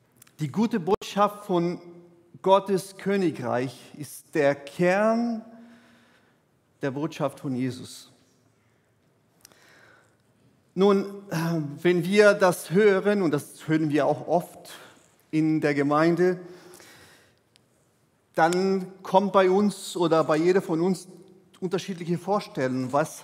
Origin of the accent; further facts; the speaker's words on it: Brazil; German is a second language; now in Germany; Für mich als Brasilianer, das ist ein bisschen schwer nachvollziehen.